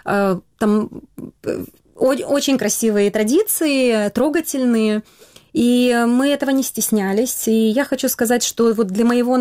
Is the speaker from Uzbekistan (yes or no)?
yes; Tashkent, Uzbekistan; С детства я родилась в Ташкенте в 72-м году